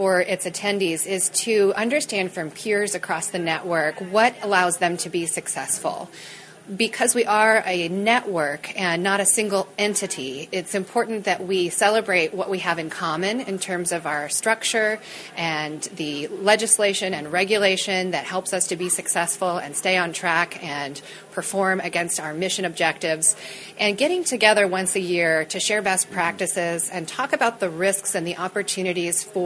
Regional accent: Denver, Colorado, United States; I am from Denver, Colorado

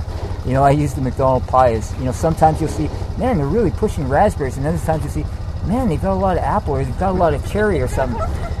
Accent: Edmonton, Alberta, Canada; now in British Columbia, Canada; I'm from Edmonton originally, so I appreciate the climate

